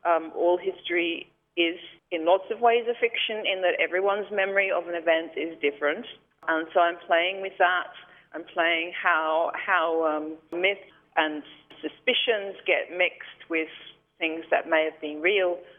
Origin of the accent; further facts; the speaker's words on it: London, United Kingdom; I'm a British-Australian artist from London.